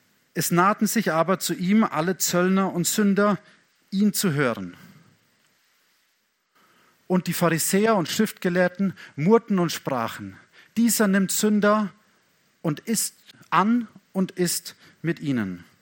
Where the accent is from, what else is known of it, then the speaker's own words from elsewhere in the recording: Ochsenfurt, Bavaria, Germany; ich bin hier oder ich komme aus Ochsenfurt